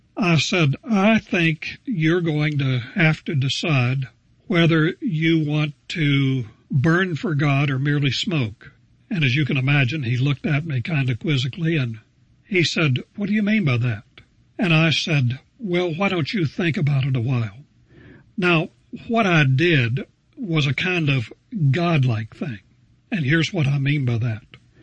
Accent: Denver, Colorado, United States; Though I was from Denver and had seen a lot of this, I couldn't help but wonder, now what's this guy all about?

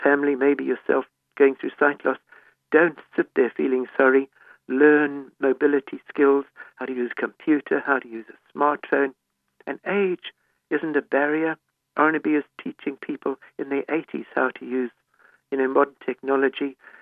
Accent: Zimbabwe; now in United Kingdom; growing up in Zimbabwe

